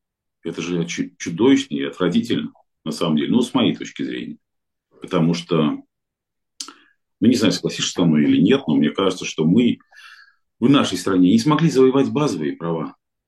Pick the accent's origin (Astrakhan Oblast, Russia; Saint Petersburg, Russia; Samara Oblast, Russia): Saint Petersburg, Russia; Потому что я петербуржец, конечно. Я даже больше скажу, я вселястроец. Я человек, который вот прожил всю жизнь на Васильевском острове. Для меня это родной район.